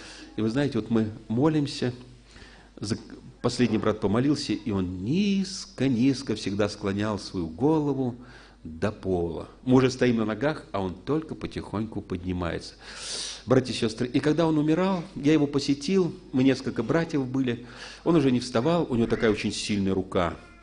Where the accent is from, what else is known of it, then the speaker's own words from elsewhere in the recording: Saint Petersburg, Russia; Я из Ленинграда в прошлом, это сейчас он Петербург.